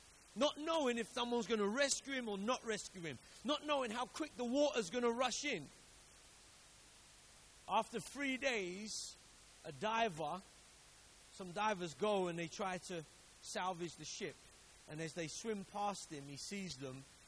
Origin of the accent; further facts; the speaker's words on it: Vauxhall, London, United Kingdom; I lived in Vauxhall. When I was growing up, I grew up in Vauxhall. And so I lived in an estate, council estate.